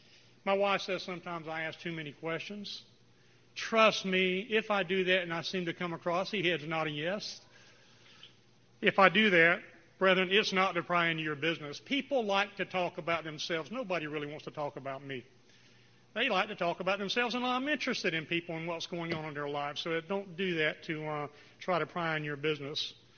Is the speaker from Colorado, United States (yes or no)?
no; Raleigh, North Carolina, United States; I'm from Raleigh, North Carolina.